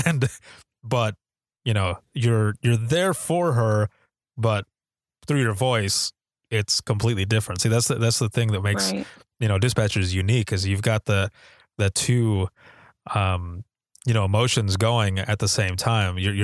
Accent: Finnville, Michigan, United States; I grew up in Allegan County. So on the west side of that county, I knew everyone. And I grew up in a small town called Finnville.

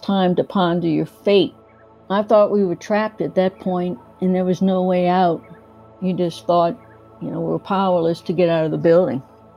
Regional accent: Louisiana, United States; I grew up in Louisiana, right outside of New Orleans. I'm a Cajun.

